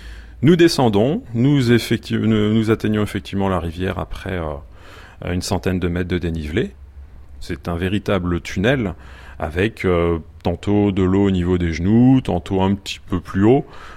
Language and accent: French; Gramat, Occitanie, France; j'ai 39 ans. J'ai grandi dans le Lot, à Gramma, une petite commune, non loin de Rocamadour et du gouffre de Padirac.